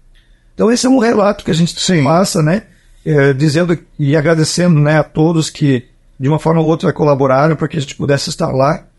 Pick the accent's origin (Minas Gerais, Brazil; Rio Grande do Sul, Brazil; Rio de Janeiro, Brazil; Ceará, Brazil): Rio Grande do Sul, Brazil; mas para nós, como gaúchos, a gente tinha a responsabilidade de ir lá e representar o estado nesse momento